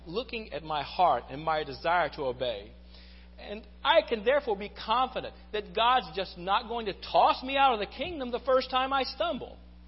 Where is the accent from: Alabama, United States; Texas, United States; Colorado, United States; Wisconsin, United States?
Alabama, United States; Athens; I was raised primarily in Athens, Alabama.